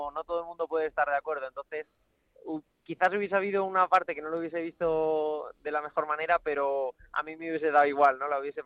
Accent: Ayora, Valencian Community, Spain; yo soy nacido en mi pueblo, en Valencia, y soy valenciano, ¿no? Me he criado en Ayora, que, como digo, mi pueblo, pero mi padre, o sea, mi madre es de este pueblo y mi padre es de Castilla-La Mancha, que está justo al lado, el pueblecito que hay al lado, Almansa

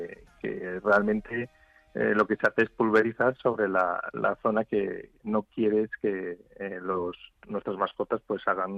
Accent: Asturias, Spain; also born or lived in Madrid; Yo soy asturiano, entonces, aunque viví 3 años en Madrid

